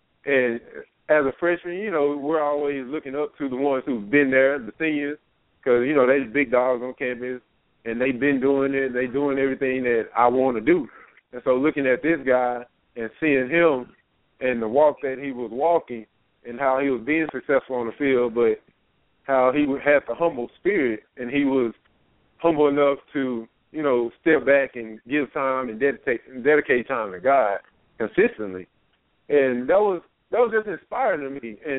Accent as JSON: {"language": "English", "town": "Longview", "region": "Texas", "country": "United States", "said": "I'm from Longview, Texas."}